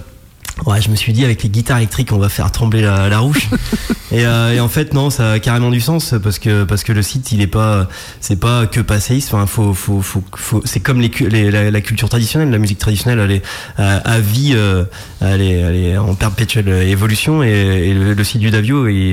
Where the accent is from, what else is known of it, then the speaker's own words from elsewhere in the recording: Saint-Jean-de-Monts, Pays de la Loire, France; je suis de Saint-Jean-de-Mont, je suis pas trop très loin.